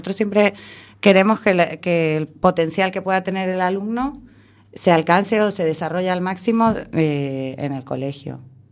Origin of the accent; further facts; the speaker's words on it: Canary Islands, Spain; Galician is a second language; eu non sei falar galego moi ben porque son canaria.